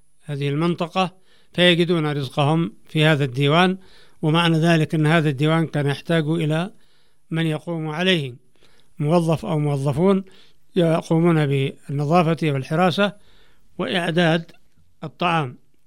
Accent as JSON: {"language": "Arabic", "country": "Yemen", "said": "هذا قانون الوقف الشرعي عندنا في اليمن"}